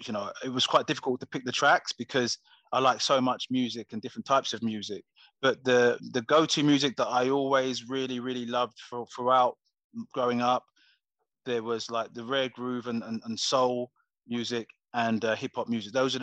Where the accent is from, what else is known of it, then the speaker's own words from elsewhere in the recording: Coventry, West Midlands, United Kingdom; because I was from Coventry originally